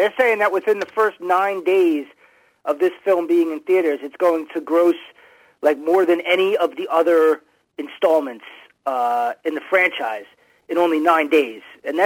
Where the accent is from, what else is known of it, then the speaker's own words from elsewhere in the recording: New York City, New York, United States; they want to come to New York City, and I'm from New York, and I think that's cool.